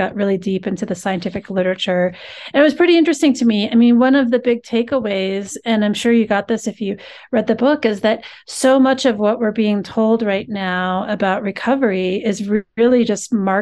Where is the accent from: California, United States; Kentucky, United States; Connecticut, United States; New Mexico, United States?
New Mexico, United States; also born or lived in Colorado; So I'm from New Mexico originally, but then I went to University of Colorado.